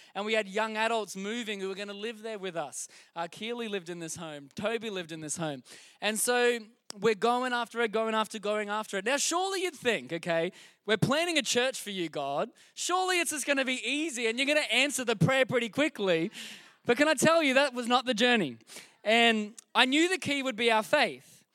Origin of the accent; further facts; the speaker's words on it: Sunshine Coast, Queensland, Australia; originally we're from the Sunshine Coast in Queensland.